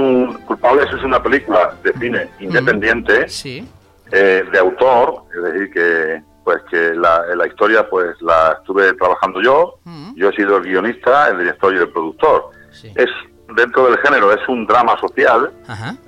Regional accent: Linares, Andalusia, Spain; moved away as an adult; now in Seville, Spain; yo nací en Linares y me crié allí, estudié allí. Y luego ya pues me marché fuera de Linares a trabajar a Sevilla y bueno, y la verdad es que por aquí sigo, por las tierras sevillanas.

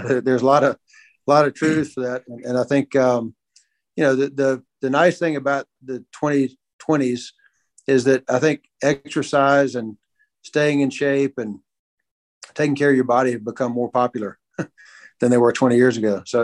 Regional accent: Birmingham, Alabama, United States; You know, I grew up in Birmingham, and, you know, my idol growing up was Bear Bryant.

